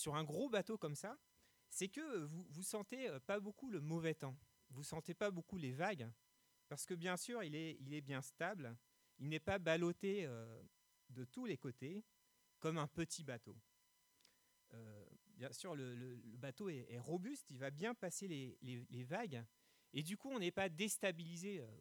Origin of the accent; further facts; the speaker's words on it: Le Havre, Normandy, France; born there; Moi, je suis né au Havre. Donc, c'est la plus belle ville de France, bien sûr.